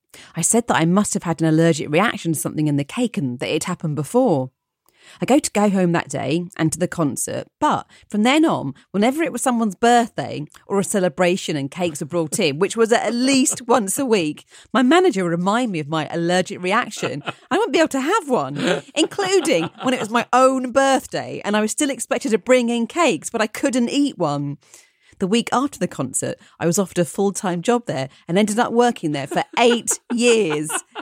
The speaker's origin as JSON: {"language": "English", "town": "Cedar Rapids", "region": "Iowa", "country": "United States", "tie": "born or raised there", "said": "And this is a blurting out story. I grew up in Cedar Rapids, Iowa."}